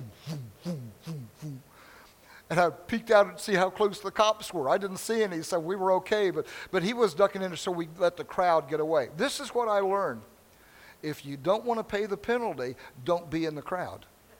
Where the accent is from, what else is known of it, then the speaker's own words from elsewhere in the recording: the South, United States; because I was raised in the South.